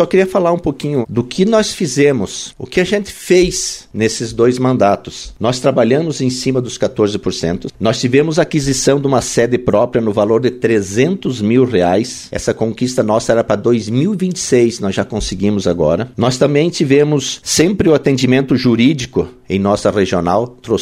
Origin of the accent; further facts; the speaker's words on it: Celso Ramos, Santa Catarina, Brazil; Eu sou de Celso Ramos